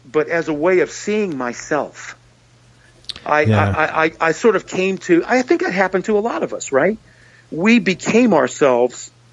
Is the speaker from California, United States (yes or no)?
no; Fairbanks, Alaska, United States; also born or lived in Pennsylvania; I was born in Pennsylvania, but the family moved to Alaska during my childhood because my dad worked for the government, for the Ballistic Missile Early Warning System, radar sites up in Fairbanks, Alaska.